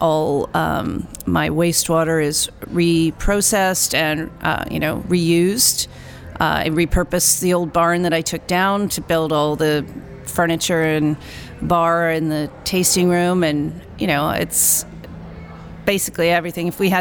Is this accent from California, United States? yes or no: yes; Napa Valley, California, United States; Well, I was saying I grew up in the Napa Valley, and my parents grew up in the Napa Valley.